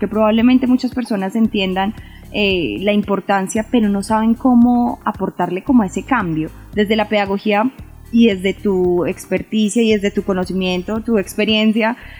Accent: Colombia; Ahí hay un punto que debemos resolver como Estado, ¿cierto? También como colombianos, que creo que es la pedagogía, claro.

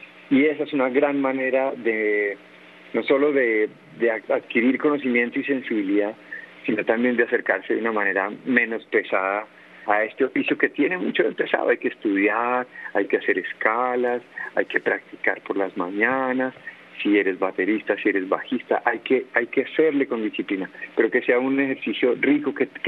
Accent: Calarcá, Quindío, Colombia; crecí, mi infancia fue en Calarcá. Es un lugar que quiero, que recuerdo con infinito amor

